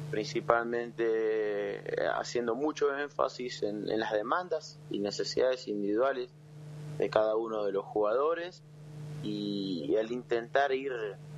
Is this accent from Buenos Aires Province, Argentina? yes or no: yes; Nueve de Julio, Buenos Aires Province, Argentina; Es un orgullo para mí decir que soy de 9 de julio en la casa en donde a los 5 años tomé contacto con el básquetbol.